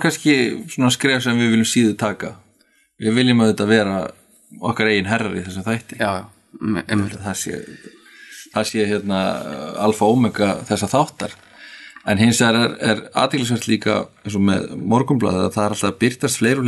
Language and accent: Icelandic; Akranes, Western Region, Iceland; Og ég er frá Akranesi.